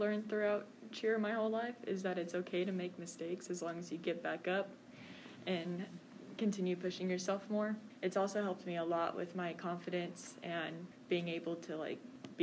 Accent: Oakland City, Indiana, United States; I'm from Oakland City, and I've lived here all my life.

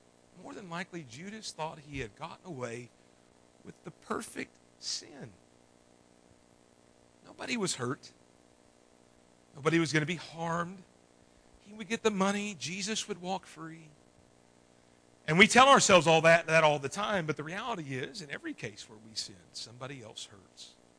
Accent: Tennessee, United States; I mean, I'm from Tennessee, so I'm kind of that guy in a foreign land.

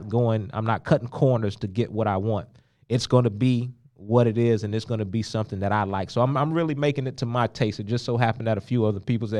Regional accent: Hollywood, Florida, United States; also born or lived in Miami; Me personally, I grew up down in South Florida, Hollywood and Miami. You don't think of barbecue when you think South Florida.

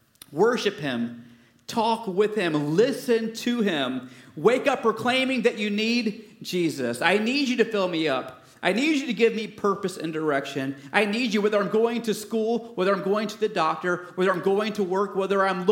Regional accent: Florida, United States; Growing up in Florida, I grew up in the Ocala National Forest, and I love the Florida pine trees.

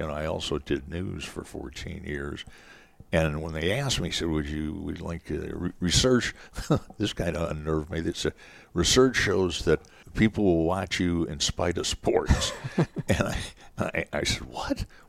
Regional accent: Indiana, United States; I grew up outside of Chicago, in Northwest Indiana, Chevin, and we never saw a high school game on TV.

